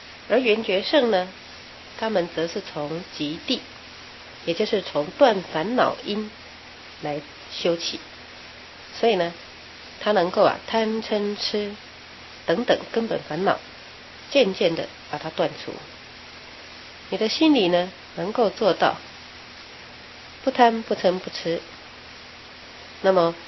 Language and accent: Chinese; China; 那我们中国人最喜欢简单了，所以呢就只把它叫做菩萨两个字就好。